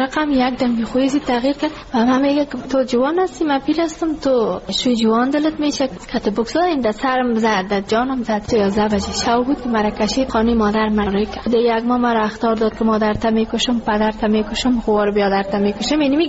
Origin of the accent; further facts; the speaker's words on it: Ghazni, Afghanistan; now in Kabul, Afghanistan; ما کابل آمده از غزنی هستیم.